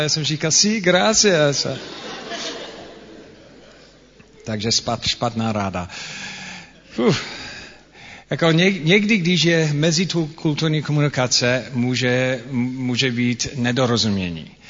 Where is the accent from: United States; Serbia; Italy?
United States; Czech is a second language; Jak už slyšíte, já jsem Američan, takže pro mě čeština je cizí jazyk.